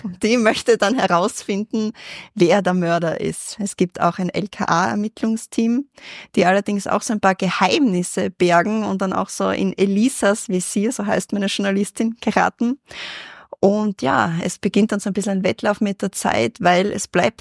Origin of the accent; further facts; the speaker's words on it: Austria; nein, bei uns in Österreich bestellt niemand eine Schorle.